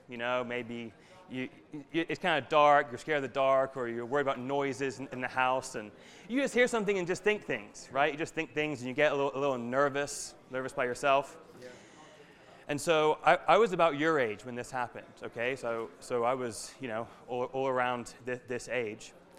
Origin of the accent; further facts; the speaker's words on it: London, United Kingdom; born there; And so I was born in England. I was born in London.